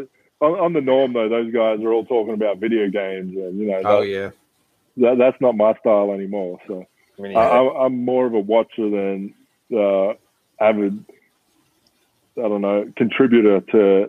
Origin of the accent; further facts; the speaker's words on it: Australia; I grew up in Australia, I grew up in a rural community